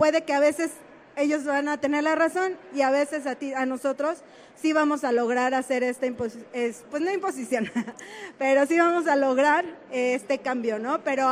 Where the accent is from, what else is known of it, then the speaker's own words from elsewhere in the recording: Guadalajara, Jalisco, Mexico; Yo soy de Guadalajara. Ahí también nos tocó fuerte